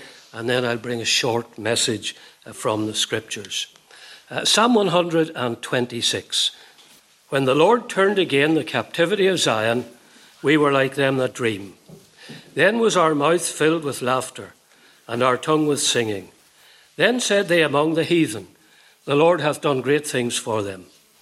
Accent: Portadown, Northern Ireland, United Kingdom; born there; I was born in Portadown, not in County Fermanagh, almost 76 years ago.

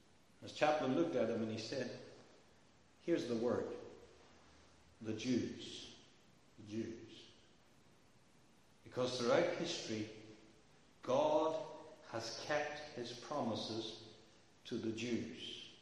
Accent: Kilkeel, Northern Ireland, United Kingdom; I remember growing up in Kilkeel, and there was a Jewish family who came to school. They had a factory in the town.

